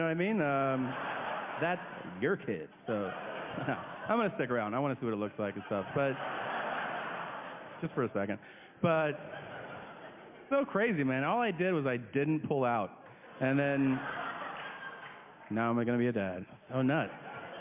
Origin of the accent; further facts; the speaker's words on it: California, United States; I was like, I'm from Southern California.